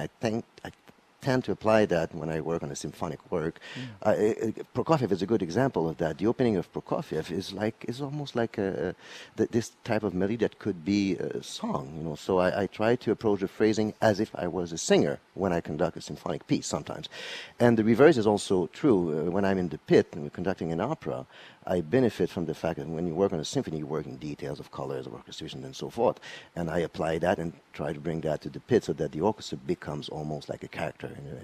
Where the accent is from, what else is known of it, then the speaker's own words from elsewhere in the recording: Canada; being Canadian